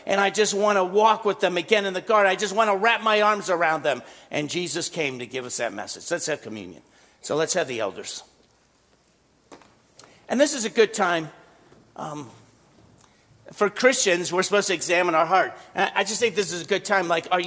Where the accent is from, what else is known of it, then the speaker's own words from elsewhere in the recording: New York City, New York, United States; So I grew up in New York, and I could always tell the kids. When I was 14 to 18, all the teenagers walked the streets in New York City.